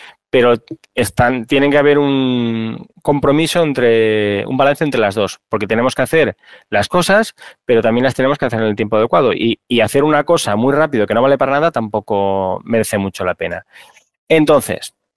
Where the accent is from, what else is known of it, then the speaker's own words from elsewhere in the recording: Valencian Community, Spain; soy valenciano